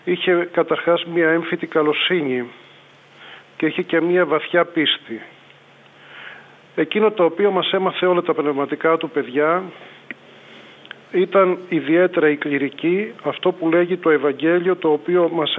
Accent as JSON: {"language": "Greek", "town": "Elaiofyto", "region": "Western Greece", "country": "Greece", "tie": "born or raised there", "said": "στο χωριό μου, του Αγίου Βασιλείου Ελεοφύτου. Και εκεί είναι ο τόπος μου, εκεί τελείωσα το σχολείο, το γυμνάσιο στο Αγρίνιο, το λύκειο στο Αγρίνιο"}